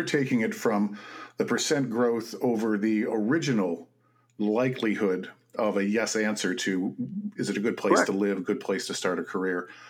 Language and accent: English; Wisconsin, United States; and I take Wisconsin as my home state as one of the examples.